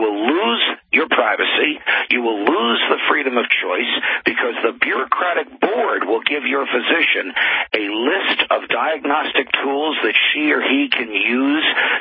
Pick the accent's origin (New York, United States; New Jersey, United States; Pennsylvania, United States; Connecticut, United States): New Jersey, United States; born or raised there